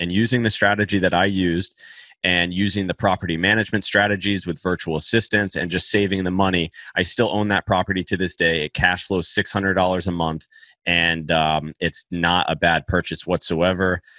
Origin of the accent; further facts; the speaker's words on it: Virginia Beach, Virginia, United States; fast forward to now, I'm fixing, flipping, and wholesaling in San Diego, Tucson, Arizona, and in my hometown, Virginia Beach, Virginia.